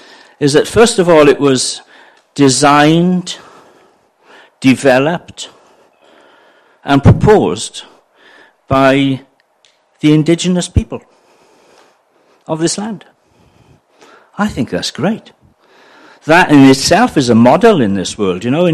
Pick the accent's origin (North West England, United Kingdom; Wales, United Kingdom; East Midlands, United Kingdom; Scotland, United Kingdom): Wales, United Kingdom; now in New Zealand; And as a background, I'm a Welshman, and if you struggle with my accent, it's because I live in Nongataha.